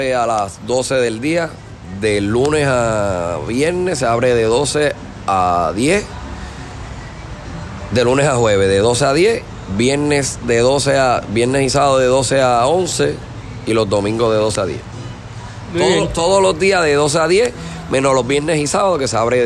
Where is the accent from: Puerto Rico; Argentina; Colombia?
Puerto Rico; now in Tampa, United States; Tenemos un poquito de todo, pero casi toda la base somos puertorriqueños.